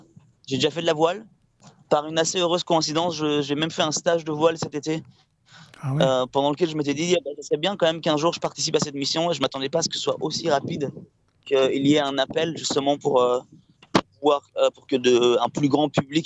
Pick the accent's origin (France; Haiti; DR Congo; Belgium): Belgium; Brussels, Brussels-Capital Region; Je me suis rappelé que je viens de Bruxelles